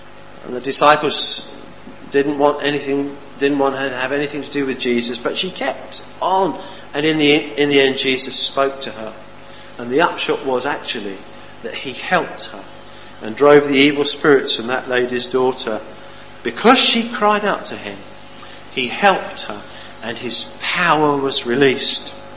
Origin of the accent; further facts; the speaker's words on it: London, United Kingdom; Christchurch in Dorset by the sea. It's very lovely. I can walk to the sea within a few minutes of our house. And originally we come from London